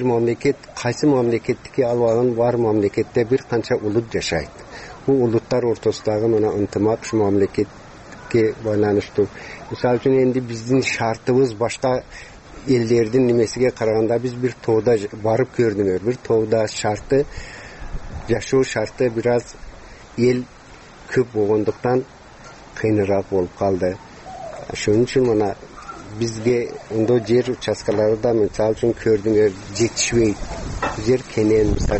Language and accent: Kyrgyz; Jirgatal, Districts of Republican Subordination, Tajikistan; Мен өзүм 1954 жылы Тажикстандын Жиргетал айылынын Жиргетал кыштагында төрөлгөнмүн.